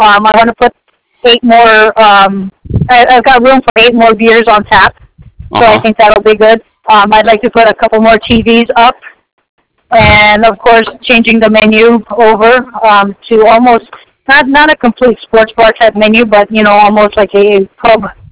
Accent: Las Vegas, Nevada, United States; I'm from Vegas, these people here in California where I'm at are weird.

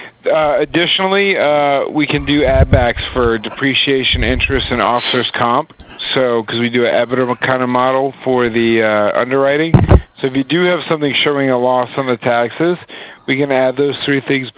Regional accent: New Orleans, Louisiana, United States; No, I'm from New Orleans.

